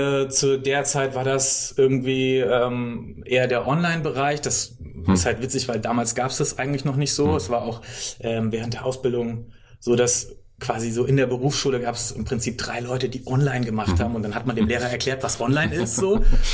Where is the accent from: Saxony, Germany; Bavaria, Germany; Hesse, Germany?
Hesse, Germany; Schlitz; also born or lived in Fulda; Genau, also ich bin eigentlich gebürtiger Fulderer, aber in Schlitz aufgewachsen.